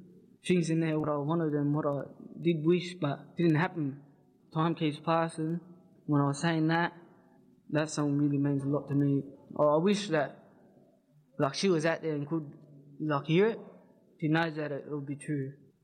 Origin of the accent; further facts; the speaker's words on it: Penrith, New South Wales, Australia; I'm from Penrith, and I'm bringing you my story this week.